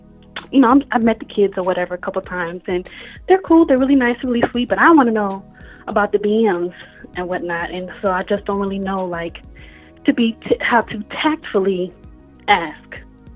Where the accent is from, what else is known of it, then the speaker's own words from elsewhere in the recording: Sacramento, California, United States; I'm from Sacramento, so you see the 916, but I'm in Tennessee.